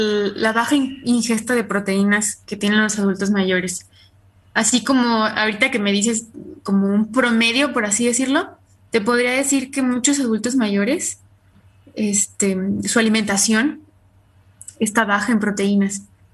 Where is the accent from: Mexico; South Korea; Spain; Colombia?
Mexico; Y más nosotros que somos mexicanos, ¿no?